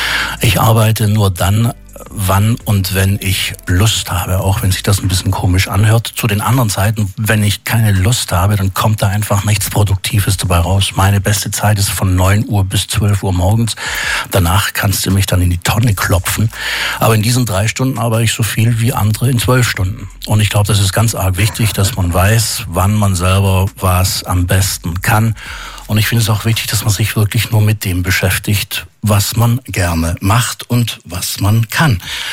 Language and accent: German; Baden-Württemberg, Germany; Überred mich mal als Schwabe, was ist das Besondere in Mannheim?